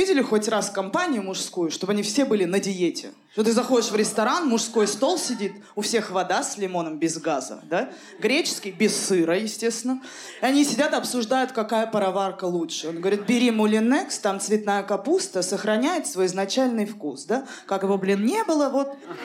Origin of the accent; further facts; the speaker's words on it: Nizhny Novgorod, Nizhny Novgorod Oblast, Russia; А я из Нижнего Новгорода, я туда приехала